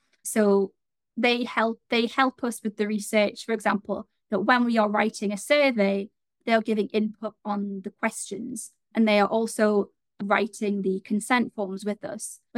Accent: Newcastle, North East England, United Kingdom; accent: Geordie; Now, I'm from Newcastle in the Northeast.

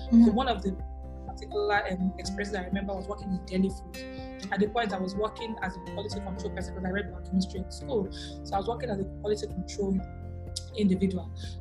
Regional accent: Nigeria; also born or lived in United States; even though I grew up in Nigeria, I say I did most of my growing up really in the US

